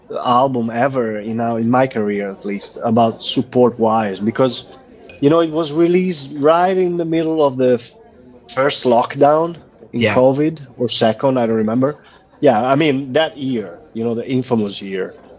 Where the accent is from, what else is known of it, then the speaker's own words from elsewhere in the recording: San Marino; I'm from San Marino, a different country, not exactly Italy